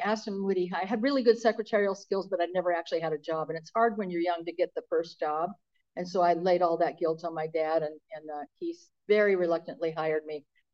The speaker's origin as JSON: {"language": "English", "town": "Newport Beach", "region": "California", "country": "United States", "tie": "born or raised there", "said": "And, I grew up in Newport Beach."}